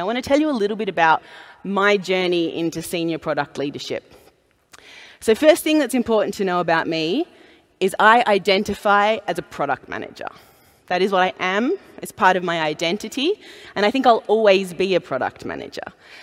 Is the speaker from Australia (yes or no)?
yes; Australia; I've worked around the world. I'm an Australian. I promise I'll try not to swear. I've worked in Asia, in Hong Kong. I've worked in Germany. I've worked in Europe.